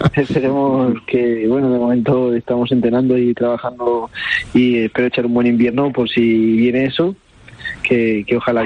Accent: Valencia, Valencian Community, Spain; la responsabilidad de Valencia, de mi tierra, de mi gente.

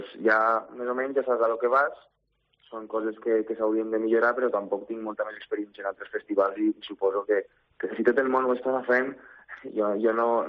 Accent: Benicarló, Valencian Community, Spain; jo sóc de Benicarló i estic molt, molt a prop d'aquest gran festival.

